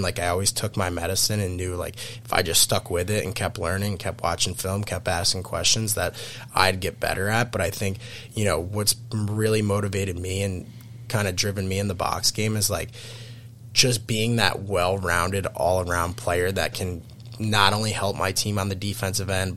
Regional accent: United States; being an American who didn't grow up playing box, unlike all these Canadian kids who've played their entire life

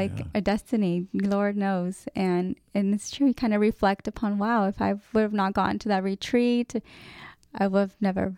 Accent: Marysville, California, United States; That is right. I grew up there, and then I studied at Sac State

